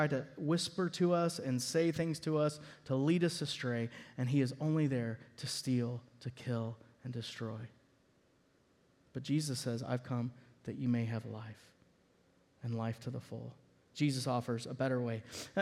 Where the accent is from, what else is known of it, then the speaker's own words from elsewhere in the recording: Dallas-Fort Worth, Texas, United States; I grew up in Dallas-Fort Worth, Texas, and upper middle class area.